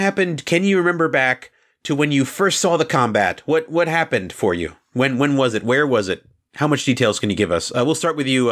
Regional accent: United States; Stu, as an American, I can say, just stand your ground, okay?

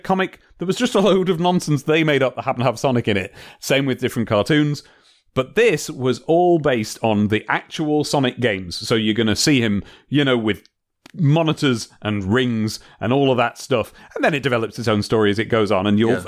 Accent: England, United Kingdom; I'm an English man, right?

